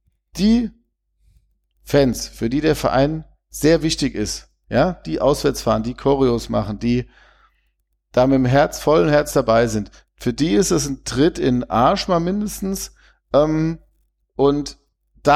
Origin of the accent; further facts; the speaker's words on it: Wehen, Hesse, Germany; ich komme ja aus Wehen und bin auch früher auf dem Hallberg gegangen, aber das haben meine Eltern entschieden damals mit dem Haus in Wehen, nicht ich.